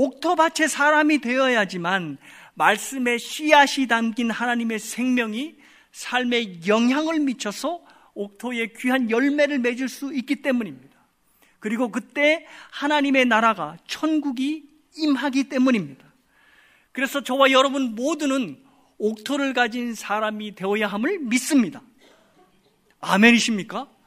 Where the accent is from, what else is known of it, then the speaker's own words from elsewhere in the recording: Chungcheong, South Korea; 제가 충청도 사람인데요. 충청도 삽두리에 냅둬유라는 말이 있습니다.